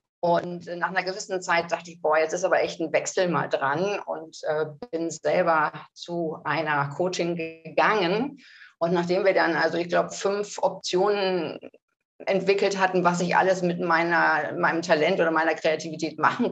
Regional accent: Cologne, North Rhine-Westphalia, Germany; Ich komme ursprünglich aus Köln. Ich bin da am Rosenmontag geboren.

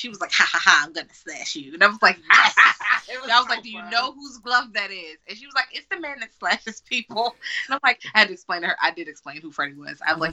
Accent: the South, United States; accent: Southern; And we are American-based. If you can't tell by the accent, I'm Southern.

